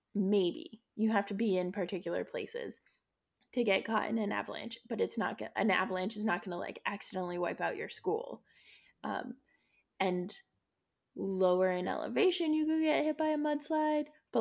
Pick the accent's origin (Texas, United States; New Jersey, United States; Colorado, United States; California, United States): Colorado, United States; Yeah, and I grew up in Colorado. We don't do earthquakes in Colorado.